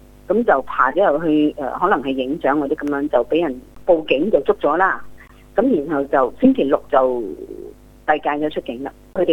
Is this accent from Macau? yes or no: no; Singapore; 咁所以如果我哋作為新加坡人